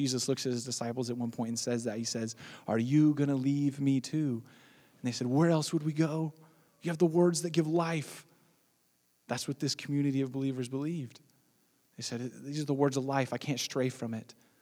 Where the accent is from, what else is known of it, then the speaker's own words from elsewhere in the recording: United States; like I'm American, so I immediately think of like the ridiculous football, like American football culture in the States